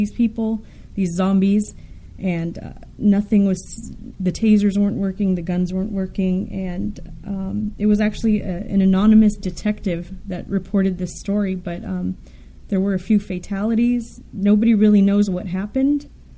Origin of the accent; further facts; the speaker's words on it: Los Angeles, California, United States; the last one I'll tell you about was actually from my hometown. So it's downtown Los Angeles